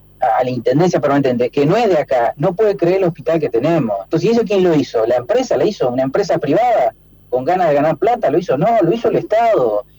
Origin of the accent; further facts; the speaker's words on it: San Martín, Buenos Aires Province, Argentina; todos los políticos que somos de San Martín, y si somos todos gente de laburo